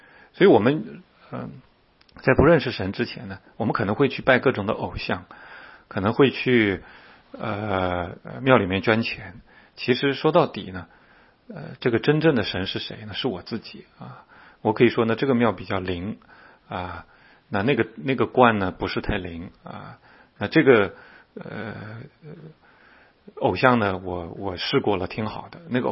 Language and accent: Chinese; China; 我们都在中国长大的孩子们都吃过这个鸡鸭血汤的